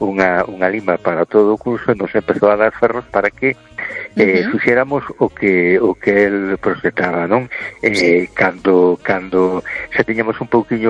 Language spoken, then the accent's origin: Spanish; A Coruña, Galicia, Spain; de Coruña.